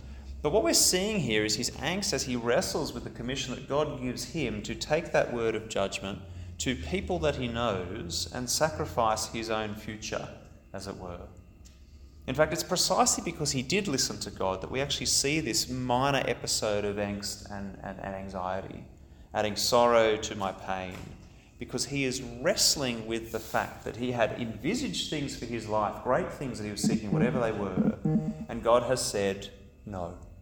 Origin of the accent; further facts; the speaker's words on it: Sydney, New South Wales, Australia; I'm originally from Sydney. I grew up in the university scene over there.